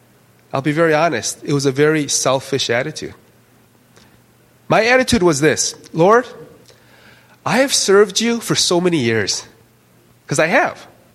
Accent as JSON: {"language": "English", "town": "Chicago", "region": "Illinois", "country": "United States", "moved": "as an adult", "lives_now": "South Korea", "said": "See, I'm from Chicago, and I've been in Chicago for about 30 years."}